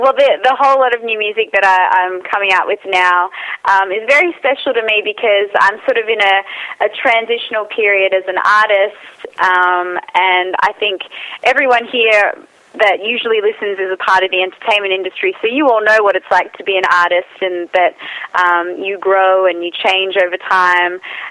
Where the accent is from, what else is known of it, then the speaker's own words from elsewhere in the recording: Australia; because I'm Australian.